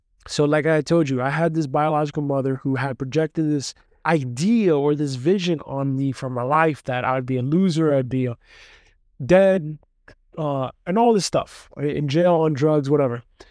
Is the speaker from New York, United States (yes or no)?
yes; Brooklyn, New York, United States; the environment growing up in Brooklyn